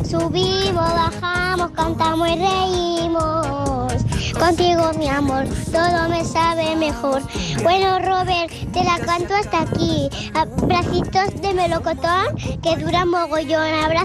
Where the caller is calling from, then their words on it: Vilassar de Mar, Catalonia, Spain; de Vilasa de Mar.